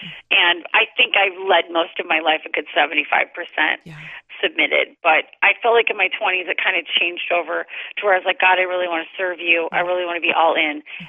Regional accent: Detroit, Michigan, United States; moved away as an adult; now in California, United States; I'm a Detroit, Michigan girl. Spent most of my childhood in Detroit, went to school in Michigan, and then I moved out to California as soon as I graduated college, so I've been here ever since.

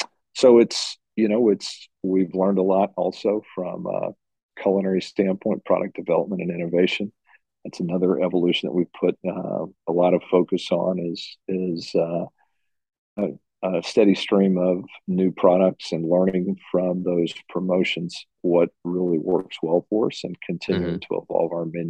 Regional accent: Dallas, Texas, United States; I think Dallas is going to be a great market for us. It's my hometown, born and raised there.

